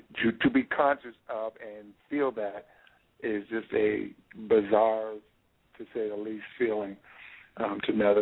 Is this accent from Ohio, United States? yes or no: yes; Ohio, United States; And I was in Ohio. That was my hometown, so it made sense for me to be treated at Ohio State by him.